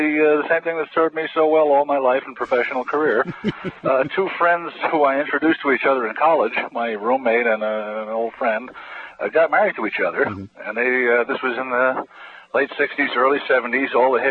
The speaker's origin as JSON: {"language": "English", "town": "New York City", "region": "New York", "country": "United States", "moved": "yes", "lives_now": "Canada", "said": "A place down south called New York City."}